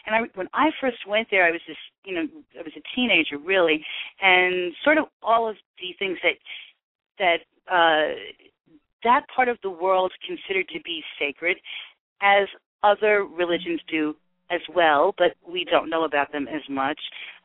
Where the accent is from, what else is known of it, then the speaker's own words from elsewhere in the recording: New York, United States; I went there as a New Yorker girl, and then inundated by sort of what happens in Hawaii in the mid-70s